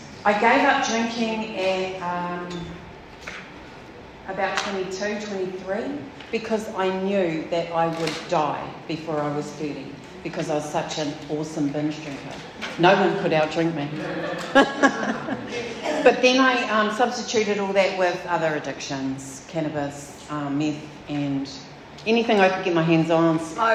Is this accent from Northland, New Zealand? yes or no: yes; Ruawai, Northland, New Zealand; also born or lived in Auckland; I was born in Auckland, grew up in Ruawai, go Ruawai. Good family, not brought up in church.